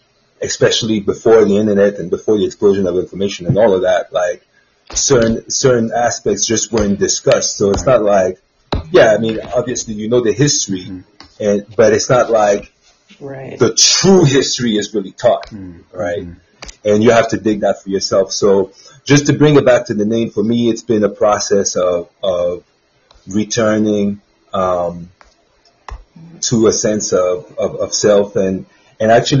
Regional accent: Cameroon; but I'm not French. I'm from Cameroon. I was born in Cameroon. And so, I remember growing up, I went to a French, school back home

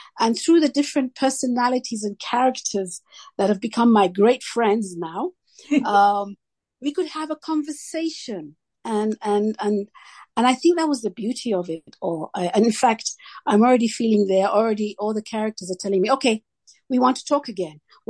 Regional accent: Kenya; born there; I was born and in Kenya

